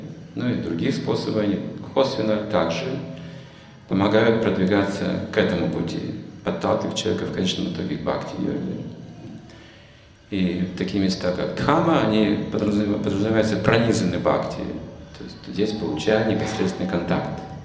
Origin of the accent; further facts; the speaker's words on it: Russia; И нам как-то было неприятно признаваться, что мы из России